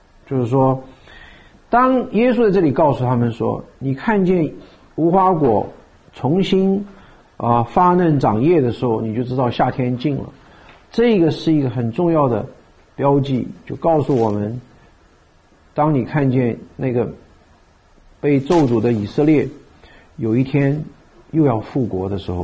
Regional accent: China; 你真正去想一想，就用我们中国人四散天下来做比喻来理解

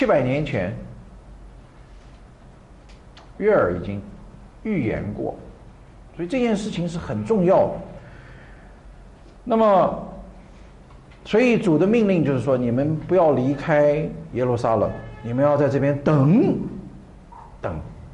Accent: China; 逾越节就好像我们中国人的新年一样的道理

